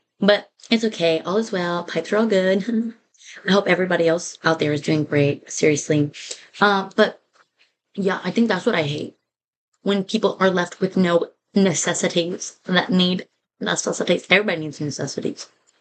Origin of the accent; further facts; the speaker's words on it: Texas, United States; But then again, we're from Texas. We don't know what to do.